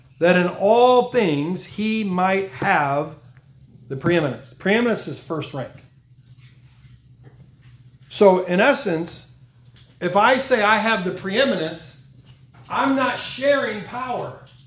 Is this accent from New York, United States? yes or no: no; Chicago, Illinois, United States; Now, I'm from the Chicagoland area, and Dave Berg hot dogs are good hot dogs.